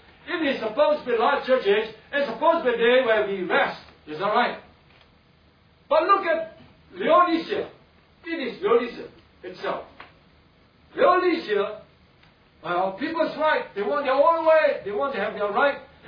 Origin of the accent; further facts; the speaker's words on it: Singapore; Whether you are Indian or not, as long as we are Singaporean, there is a certain way, a certain accent that we you know, you understand what I'm saying, right? So we speak in Singlish